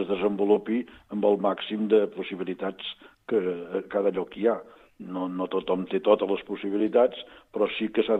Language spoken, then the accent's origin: Catalan; Olot, Catalonia, Spain; jo soc d'Olot i recordo Sant Esteve d'Olot, la meva parròquia, la parròquia d'Olot, la principal